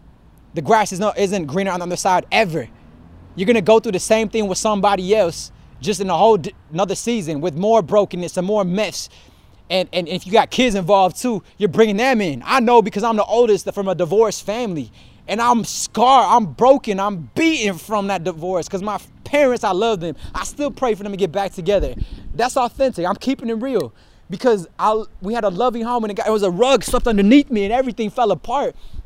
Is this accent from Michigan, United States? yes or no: yes; Michigan, United States; I'm from Michigan, icicles, they just stay there.